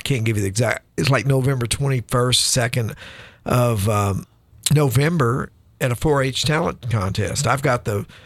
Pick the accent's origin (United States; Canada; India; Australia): Canada; Edmonton, Alberta; when you're young and you're growing up in Edmonton, myself